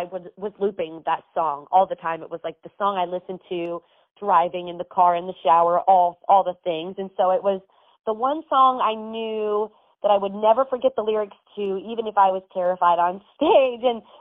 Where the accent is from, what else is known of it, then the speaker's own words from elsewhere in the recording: Florida, United States; I growing up in Florida, never wore makeup.